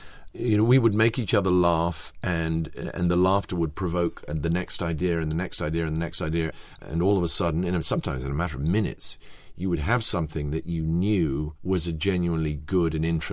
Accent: England, United Kingdom; luckily for us, being English, it was concealed by the need to actually do something

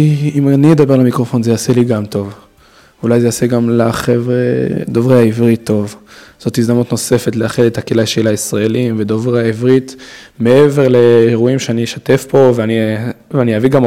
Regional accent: Paris, Île-de-France, France; also born or lived in Marseille; now in Brussels, Belgium; אני מדובר צרפתית, כי גדלתי קצת בפריז ובמרסיי. אבא שלי גדל פה בבריסל. וזהו, אני פה לבין, אני פה בינתיים, שנתיים, אולי שלוש, אולי ארבע.

